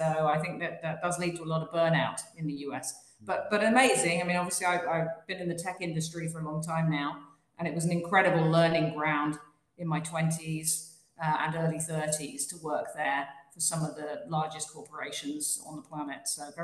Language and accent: English; England, United Kingdom; moved away as an adult; also born or lived in United States; I grew up in England. I studied in at Hull University in the UK. I studied business and management. And quite shortly after I graduated, ended up moving to the US.